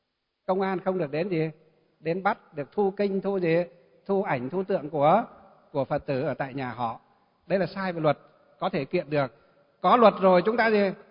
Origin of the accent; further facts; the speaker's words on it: Hòa Bình, Vietnam; Mấy chục Phật tử ở trong tỉnh Hòa Bình là quê hương của tôi đó, đi ra khóc và nói như vậy.